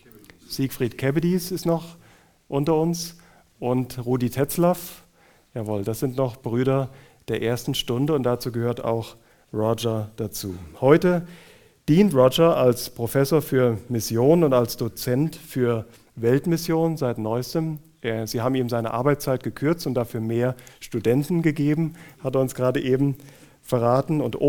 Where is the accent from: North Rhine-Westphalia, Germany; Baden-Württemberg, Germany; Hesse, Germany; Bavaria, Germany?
Hesse, Germany; Ich durfte das jetzt nicht sagen, weil ich bin Hesse.